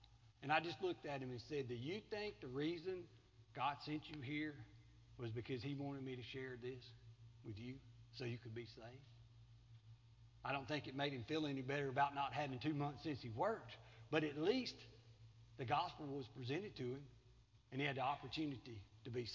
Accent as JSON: {"language": "English", "town": "Collins", "region": "Mississippi", "country": "United States", "tie": "born or raised there"}